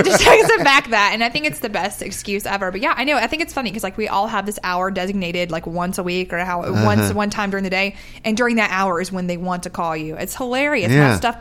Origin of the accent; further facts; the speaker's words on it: Alabama, United States; now in Los Angeles, United States; I grew up in Alabama, and I had a very different set of standards and beliefs that people around me did.